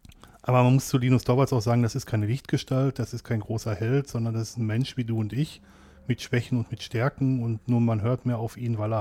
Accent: North Rhine-Westphalia, Germany; Und der zweite Grund ist, ich komme aus dem Ruhrgebiet.

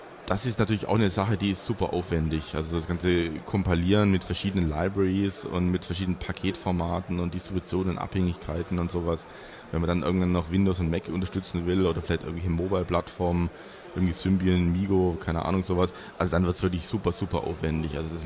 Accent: Stuttgart, Baden-Württemberg, Germany; Also ich komme ja selber aus Stuttgart, was ja Schwaben ist und nicht Bayern.

